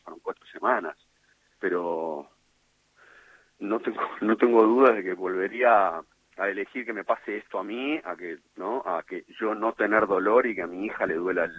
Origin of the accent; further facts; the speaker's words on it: Buenos Aires, Argentina; yo como porteño, yo nací en Buenos Aires